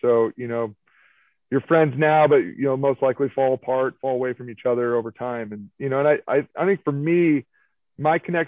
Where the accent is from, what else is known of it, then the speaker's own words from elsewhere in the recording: Sonoma, California, United States; luckily for me, it was, you know, I'm from Sonoma.